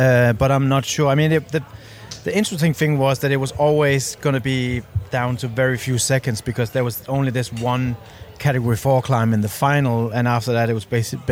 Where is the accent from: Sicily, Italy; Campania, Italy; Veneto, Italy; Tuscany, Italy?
Tuscany, Italy; Pietrasanta; my hometown of Pietrasanta